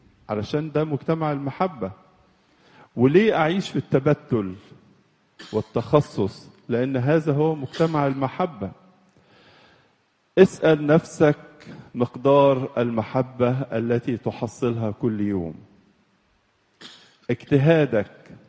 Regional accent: Egypt

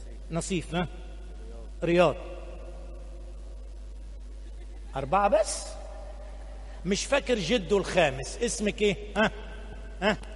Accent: Egypt; في بلدنا مصر هنا

